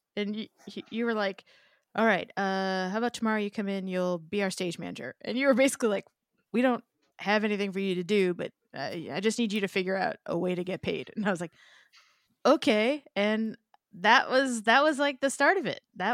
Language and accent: English; Dorchester, Massachusetts, United States; I grew up in Dorchester, Massachusetts.